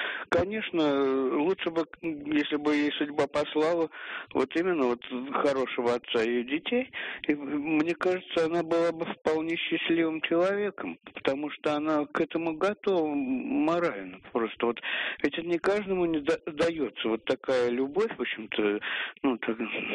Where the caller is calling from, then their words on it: Moscow, Russia; Я из Москвы.